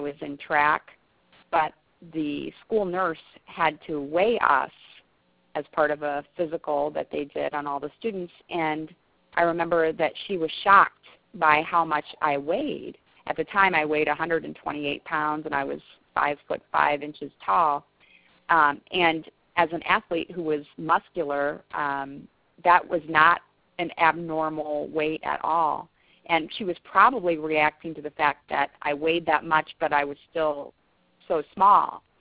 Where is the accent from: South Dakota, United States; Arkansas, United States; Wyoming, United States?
South Dakota, United States; now in Missouri, United States; I'm from South Dakota, and people always assume that I like the cold weather, and no, I don't. I'm very happy to be living in Missouri now.